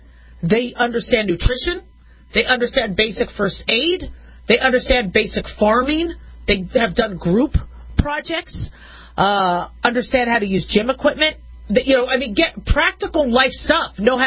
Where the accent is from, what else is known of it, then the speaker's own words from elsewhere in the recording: Arizona, United States; when I grew up in Maricopa County, Arizona, they made us go out into the desert and learn how to survive in the desert.